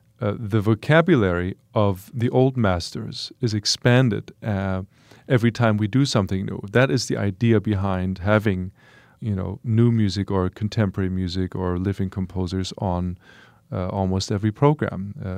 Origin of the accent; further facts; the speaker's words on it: Leipzig, Saxony, Germany; this universality that I believe is this holds true to people in Milwaukee as it does for people in my hometown of Leipzig in Germany.